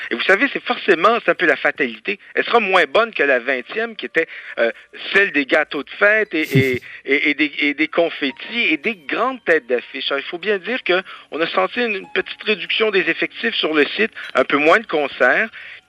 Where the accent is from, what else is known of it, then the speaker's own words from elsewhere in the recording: Montreal, Quebec, Canada; On n'a pas tout à fait ça chez nous à Montréal